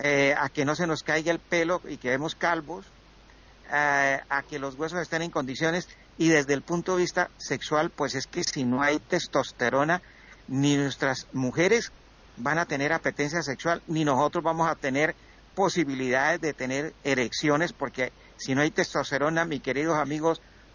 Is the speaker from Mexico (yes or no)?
no; Colombia; now in Europe; cuando hace 20 años que yo me vine de Colombia para Europa